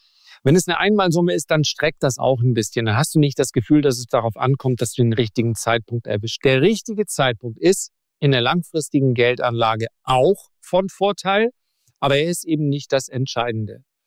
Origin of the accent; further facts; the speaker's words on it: Northern Germany, Germany; wie man bei uns im Norden sagt.